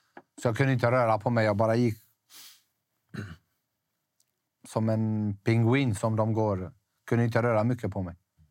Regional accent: Sweden; som svensk medborgare, alltså jag som svensk, om jag säger så, för jag är uppväxt i Sverige.

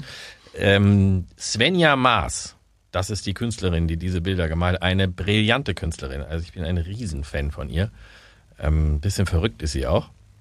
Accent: Werther, North Rhine-Westphalia, Germany; born there; Ich bin nämlich in Werther geboren. Ja, das kennt man nur von diesen Karamellbonbons. Die da ursprünglich werden da gemacht. Das heißt, ich bin, wenn man so will, ein Werthers-Echter. Bielefeld, 12 Kilometer entfernt, aber Ostwestfalen.

